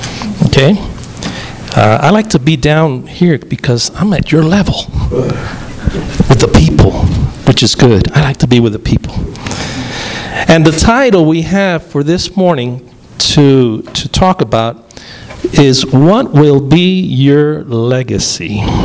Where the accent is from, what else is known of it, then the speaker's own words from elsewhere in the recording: Columbus, Ohio, United States; I'm from Columbus, Ohio. Anybody been to Columbus?